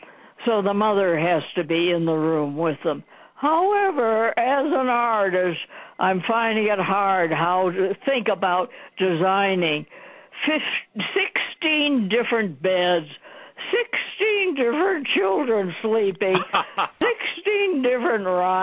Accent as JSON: {"language": "English", "town": "Chicago", "region": "Illinois", "country": "United States", "tie": "born or raised there", "said": "I was born and raised in Chicago, you know"}